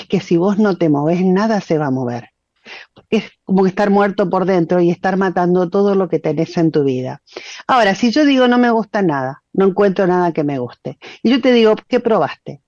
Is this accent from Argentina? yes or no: yes; Resistencia, Chaco, Argentina; now in Buenos Aires, Argentina; Me reía porque cuando hablaba y contaba mi experiencia cuando salí de Resistencia, les cuento que me pienso ir de Buenos Aires también.